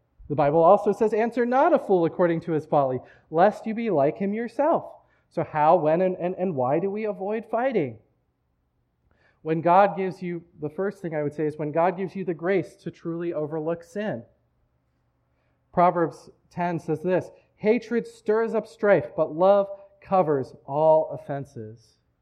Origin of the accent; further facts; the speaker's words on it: South Africa; So I tell people I'm from South Africa, that's where I was raised as a child